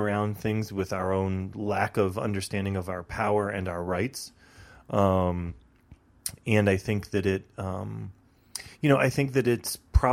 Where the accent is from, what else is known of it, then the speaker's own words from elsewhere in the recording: the South, United States; So, you know, I grew up in the South for a good period of time, and almost nowhere there was I ever out.